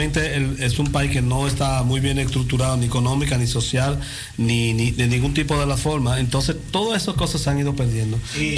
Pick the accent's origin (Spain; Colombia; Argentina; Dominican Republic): Dominican Republic; enseñar, empaparle que somos dominicanos